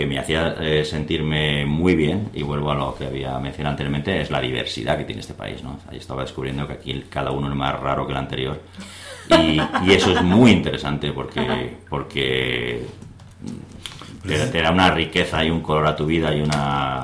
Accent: Madrid, Community of Madrid, Spain; como vuelvo a decir, si yo vengo de Madrid, donde todo el mundo el 24 de diciembre celebra lo mismo

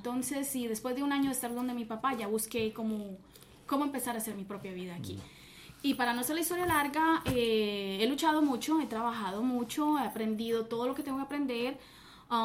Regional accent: Cali, Valle del Cauca, Colombia; moved away as an adult; now in United States; yo soy colombiana, 200%. Soy de Cali, de la ciudad de Cali, es donde se baila muchísima salsa. Llegué a los Estados Unidos hace 16 años

